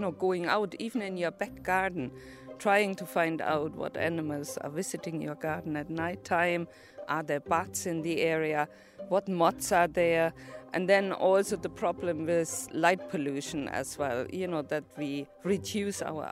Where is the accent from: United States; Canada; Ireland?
Ireland; Connacht; I'm from South Sligo. I have a little farm there.